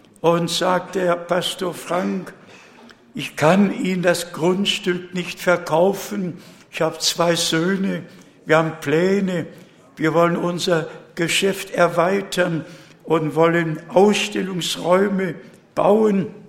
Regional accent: Pomeranian Voivodeship, Poland; born there; ich bin ja in Westpreußen geboren, im Gau Danzig geboren, heute gehört zu Polen. Und wenn ich daran denke, auf einem großen Bauernhof, kein elektrisches Licht, kein Wasser

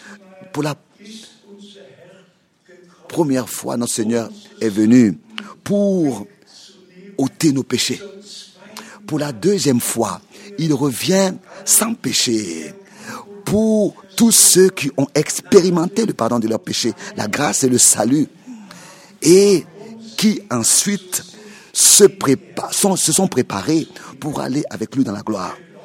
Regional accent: Germany; particulièrement avec moi en tant qu'Allemand

